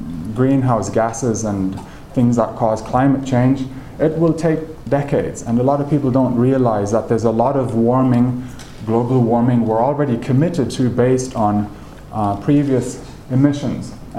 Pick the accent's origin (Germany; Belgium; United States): Germany; English is a second language; I'm from Germany, so how they came to own their first vehicle.